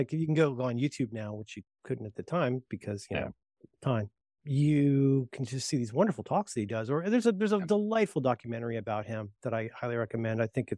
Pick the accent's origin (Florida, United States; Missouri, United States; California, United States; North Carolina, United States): Florida, United States; New Port Richey; Guys, I grew up in Newport Richey, and the books available at our public library were like How to Make Vests Out of Pop Tops from Coke Cans and 700 copies of Leon Uris's Exodus.